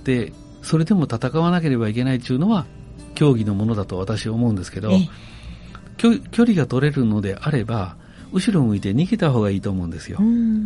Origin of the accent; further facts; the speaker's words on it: Okazaki, Aichi, Japan; 出身は岡崎市稲井町ですね。